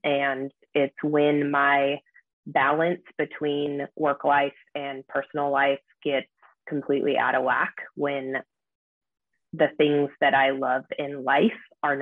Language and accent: English; Issaquah, Washington, United States; Ended up reconnecting with who is now my husband, I grew up with in Issaquah, and spent just a year and a half down in Seattle